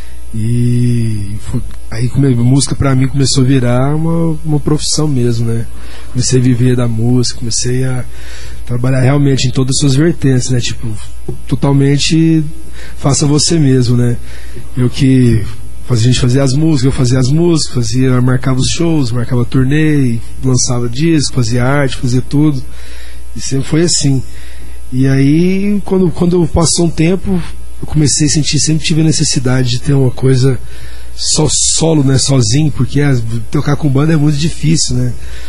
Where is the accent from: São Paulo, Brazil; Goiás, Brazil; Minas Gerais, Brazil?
Minas Gerais, Brazil; Uberlândia; now in Berlin, Germany; sou de Uberlândia, Minas Gerais, mas atualmente moro em Berlim, Alemanha.